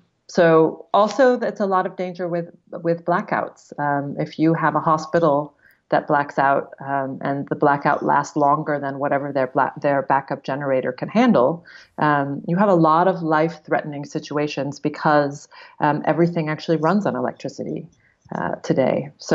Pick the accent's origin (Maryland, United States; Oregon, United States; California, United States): Oregon, United States; Or shooting a gun in my hometown. I'm from Oregon originally.